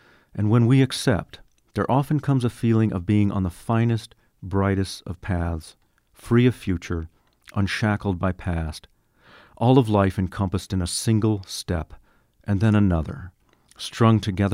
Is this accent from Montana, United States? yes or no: yes; Red Lodge, Montana, United States; And in my hometown of Red Lodge, a nature camp has been started in Jane's honor.